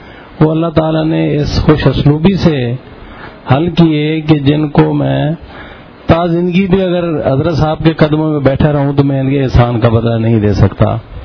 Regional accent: Mailsi, Punjab, Pakistan; میرا تعلق میلسی سے ہے. … اور میرا تعلق میلسی سے ہے.

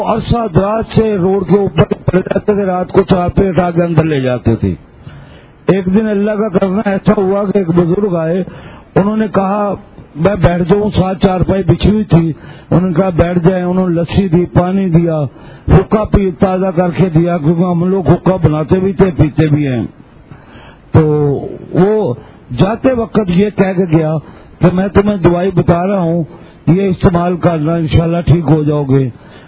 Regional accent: Karachi, Sindh, Pakistan; میں کراچی سے آیا ہوں

